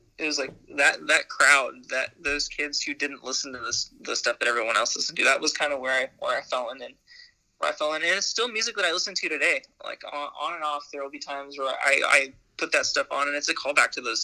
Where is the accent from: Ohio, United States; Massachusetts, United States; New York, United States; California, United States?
California, United States; I'm from California.